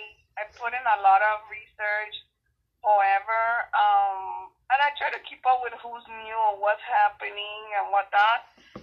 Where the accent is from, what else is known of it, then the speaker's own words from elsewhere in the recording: Miami, Florida, United States; it's gonna be my hometown, Miami.